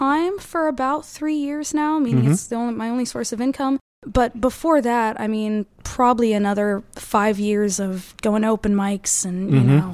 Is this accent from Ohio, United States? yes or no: yes; Dayton, Ohio, United States; now in St. Petersburg, United States; Dayton, Ohio.